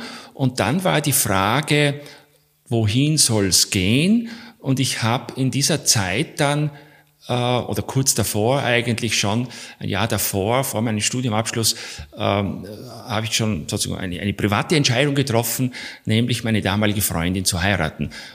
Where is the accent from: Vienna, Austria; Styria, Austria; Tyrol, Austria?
Tyrol, Austria; Fulpmes; Ja, ich komme aus dem Stubaital, aus Fultmes im Stubaital, bin dort aufgewachsen auf einem Betrieb mit Milchkühen.